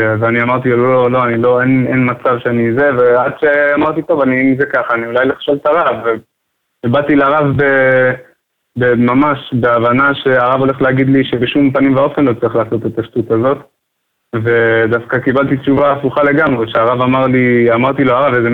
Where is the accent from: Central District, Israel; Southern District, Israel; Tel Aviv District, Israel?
Central District, Israel; Rehovot; born or raised there